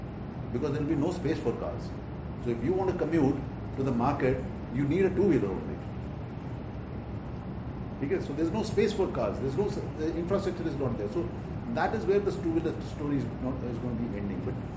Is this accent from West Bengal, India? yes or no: no; Delhi, India; I'm a person from Delhi, a strong Delhiite, although I've been here in Maharashtra since 18 years, 19 years